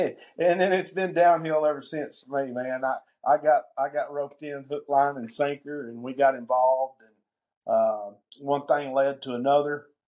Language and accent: English; Oklahoma, United States; So I'm a native Oklahoman, southeast Oklahoma. Born and raised here. Lived here my whole life.